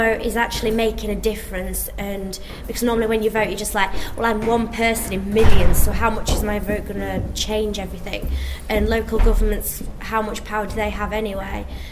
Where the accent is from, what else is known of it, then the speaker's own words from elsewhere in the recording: England, United Kingdom; Because first you have your region in England, then you have the north-south divide, then you have I'm English, and then you have wider and wider and wider.